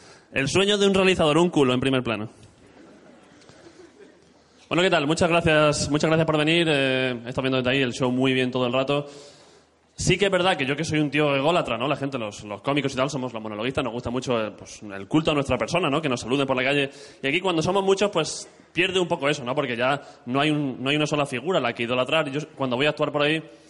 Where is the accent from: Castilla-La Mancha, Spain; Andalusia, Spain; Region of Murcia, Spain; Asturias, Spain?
Region of Murcia, Spain; Alcantarilla; Soy de Alcantarilla, que es un sitio.